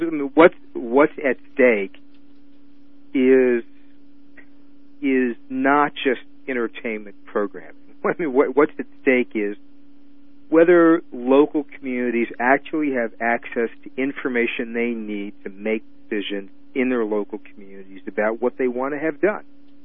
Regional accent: Detroit, Michigan, United States; I'm from Detroit, and without, frankly, a black owned radio operation or a couple black owned radio operations in Detroit, which is really quite unique, Motown would not have had much of a chance.

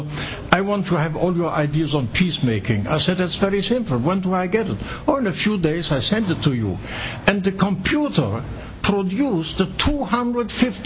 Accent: Grand Est, France; English is a second language; we, in my hometown, as I told you, I saw the border. I couldn't cross the Saar River because on the other side there were Germans.

